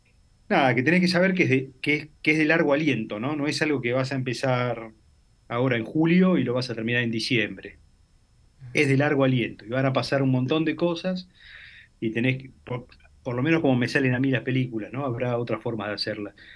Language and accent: Spanish; Argentina; esto ya lo digo como argentino